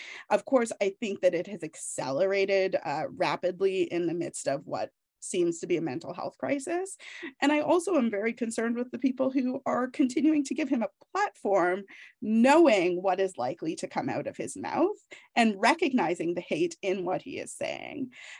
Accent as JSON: {"language": "English", "town": "Toronto", "region": "Ontario", "country": "Canada", "tie": "born or raised there", "said": "close to my heart, or was close to my heart, I should say, from when he was a Toronto Blue Jay. That's my hometown."}